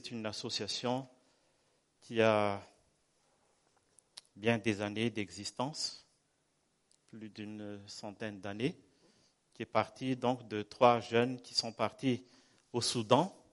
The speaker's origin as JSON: {"language": "French", "country": "Madagascar", "said": "je suis malgache, mais je suis envoyé par SIM France."}